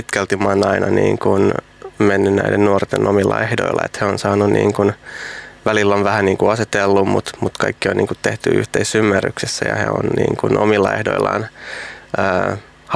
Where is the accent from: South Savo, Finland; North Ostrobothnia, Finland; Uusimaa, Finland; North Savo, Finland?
Uusimaa, Finland; Helsinki; mä itse kanssa Itä-Helsingistä, mä oon Vuosaaresta kotoisin